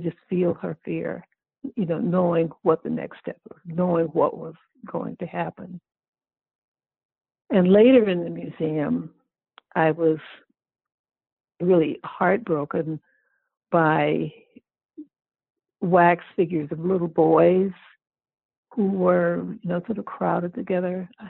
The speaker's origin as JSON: {"language": "English", "town": "Oakland", "region": "California", "country": "United States", "tie": "born or raised there", "said": "because I grew up in Oakland, California, in a kind of, I don't want to use the word privileged, I was kind of spoiled."}